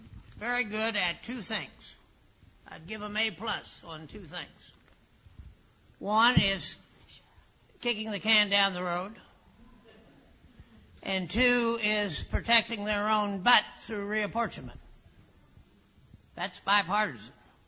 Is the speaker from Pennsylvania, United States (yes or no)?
yes; Pennsylvania, United States; It's chaired by former Governor Rendell of my home state of Pennsylvania